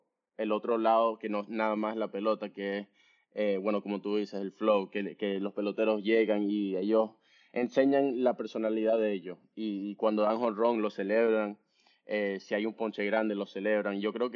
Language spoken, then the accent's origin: Spanish; Florida, United States; also born or lived in Peru; por mi situación de haber nacido en Perú y después me crié en el sur de la Florida, pero yo tengo un orgullo cuando digo que soy venezolano